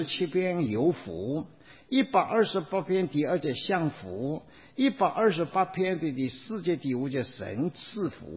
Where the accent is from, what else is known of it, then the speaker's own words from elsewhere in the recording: China; 不要用我们中国人的观念了，说对着福的了解来了解来领会了圣经中的意思。